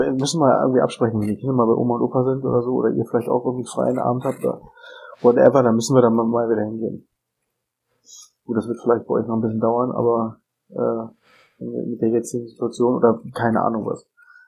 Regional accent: Hildesheim, Lower Saxony, Germany; ich komme ja ursprünglich aus Hildesheim

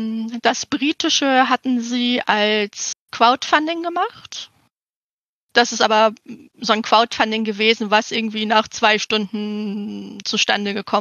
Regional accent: Hamburg, Germany; Als Hamburger kann ich immer noch sagen, unsere Elbphilharmonie ist jetzt wenigstens mal fertig.

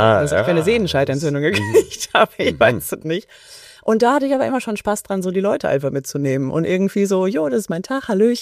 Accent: North Rhine-Westphalia, Germany; Und ich komme aus der Ecke, aus NRW und die nächste große Stadt ist Siegen.

